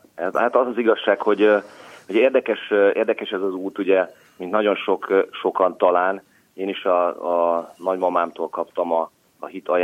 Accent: Zalaegerszeg, Zala, Hungary; Én Zalaegerszegen élek a családommal. Élünk. Én itt is születtem, és azóta itt is élünk.

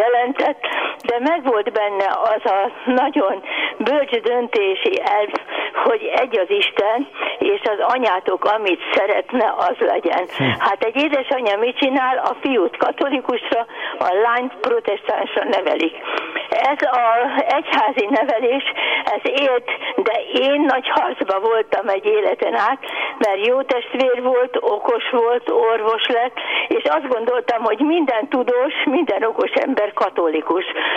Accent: Budapest, Hungary; Én benszülött pesti ember vagyok

